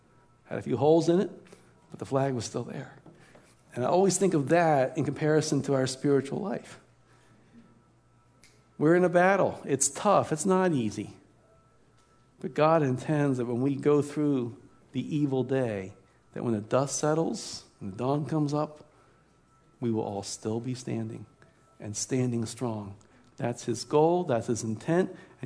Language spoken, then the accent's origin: English; Baltimore, Maryland, United States; and now Baltimore, my hometown, was at stake.